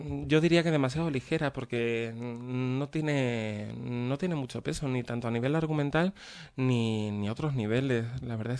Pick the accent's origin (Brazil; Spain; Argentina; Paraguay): Spain; Málaga, Andalusia; Yo es que soy de Málaga, no soy francés